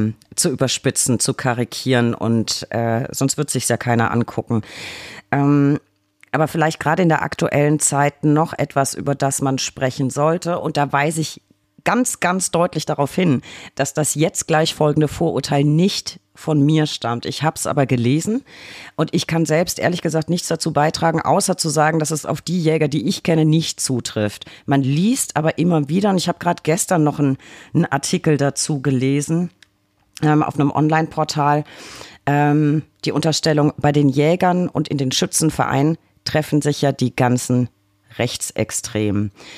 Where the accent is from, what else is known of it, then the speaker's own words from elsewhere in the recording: Bavaria, Germany; Ich komme halt aus Bayern